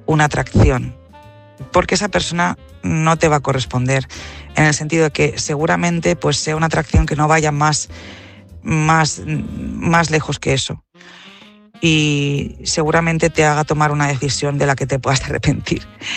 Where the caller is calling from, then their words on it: Altea, Valencian Community, Spain; Hola, buenas noches.